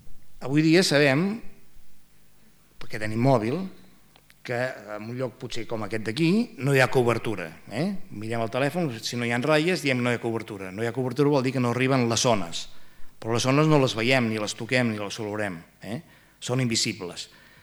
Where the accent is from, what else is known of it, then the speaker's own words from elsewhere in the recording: Manlleu, Catalonia, Spain; jo soc de Manlleu